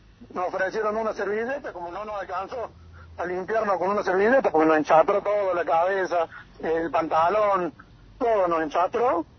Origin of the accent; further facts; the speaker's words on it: Juárez Celman, Córdoba, Argentina; Porque yo no soy de acá de Córdoba. No soy de Jesús María. Soy de Juárez Selman.